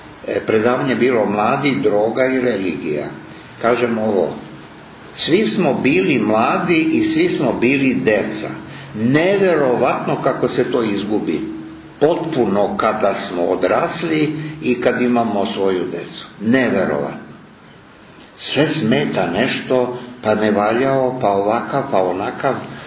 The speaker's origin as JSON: {"language": "Serbian", "region": "Belgrade", "country": "Serbia", "tie": "born there", "said": "Ja sam rođen u Beogradu"}